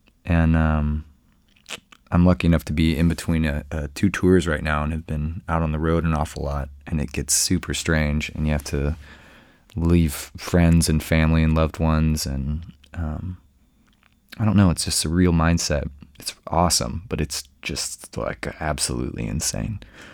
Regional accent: Austin, Texas, United States; from Austin, Texas. And I'll be traveling around a lot this summer, but I'll be back home for the winter like a migratory bird.

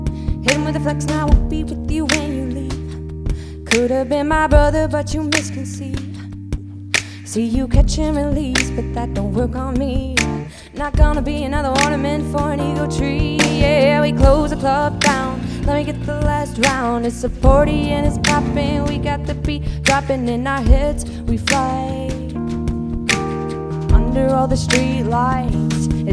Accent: Brenham, Texas, United States

